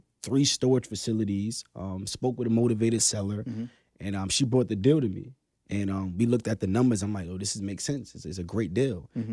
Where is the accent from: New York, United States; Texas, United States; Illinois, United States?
New York, United States; Brooklyn; So I'm growing up in Brooklyn. I'm seeing gangbangers. I'm seeing drug dealers. I'm seeing scammers.